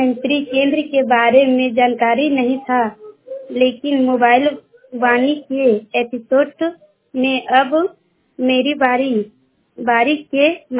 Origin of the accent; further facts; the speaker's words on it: Saldaha, Jharkhand, India; हम सलदहा के रहने वाले हैं, पोस्ट सलदहा, ग्राम धावासीता और थाना राजगंज, जिला धनबाद।